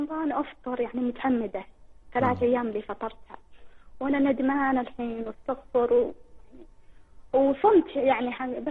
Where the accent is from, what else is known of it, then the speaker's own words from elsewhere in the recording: Yemen; لو انطفت الكهرباء عندنا في اليمن كذا؟